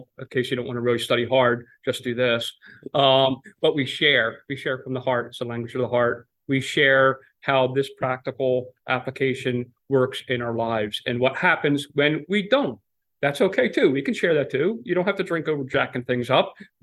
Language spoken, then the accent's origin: English; New Jersey, United States; I'm from Jersey, right outside of Philly.